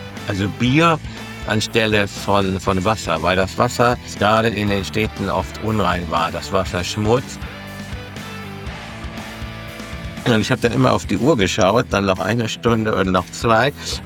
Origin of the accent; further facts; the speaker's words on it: Flensburg, Schleswig-Holstein, Germany; Ich bin aber ein Kind der Ostseeküste. Ich komme ja aus Flensburg und liebe natürlich meine Heimatstadt sehr.